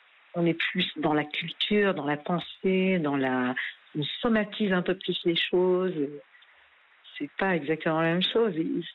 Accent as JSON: {"language": "French", "town": "Paris", "region": "Île-de-France", "country": "France", "tie": "born there", "also_born_or_lived": "Rio de Janeiro", "said": "moi, je suis née donc à Paris, je suis française."}